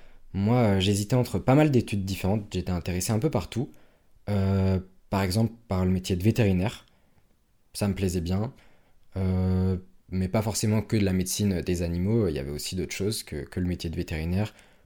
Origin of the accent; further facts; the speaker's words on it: Île-de-France, France; je viens d'un lycée, dans la campagne, voilà, en Sud-Seine-et-Marne.